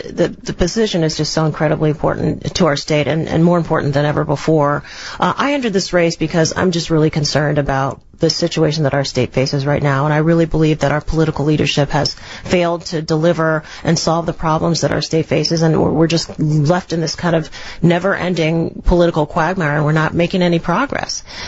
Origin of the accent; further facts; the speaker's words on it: Washington, District of Columbia, United States; So I was born in Washington, D.C. and raised by two public servants who both worked in education.